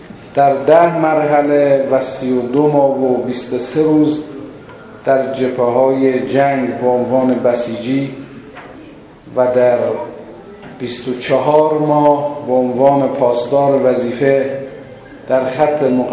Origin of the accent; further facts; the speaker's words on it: Ashrafabad, Iran; در سال 1347 در روستای اشرف آباد به دنیا آمدم. تا سن 10 سالگی و یا 12 سالگی به طور قطع در روستا بودیم